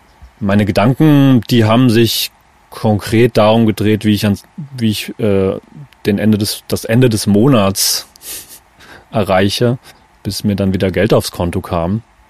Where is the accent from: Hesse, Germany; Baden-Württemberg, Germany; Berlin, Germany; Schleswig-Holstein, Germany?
Hesse, Germany; Frankfurt; Ich bin Frankfurt am Main geboren, vor dieser Stadt aufgewachsen